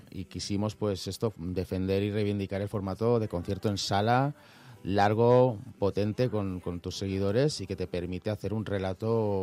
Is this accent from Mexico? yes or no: no; Spain; como español, siempre digo que América Latina me ha hecho mejor persona.